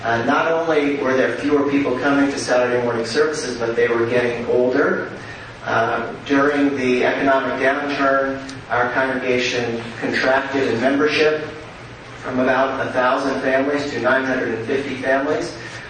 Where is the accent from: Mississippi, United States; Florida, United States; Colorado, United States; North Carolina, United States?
Colorado, United States; Denver; from Denver, Colorado.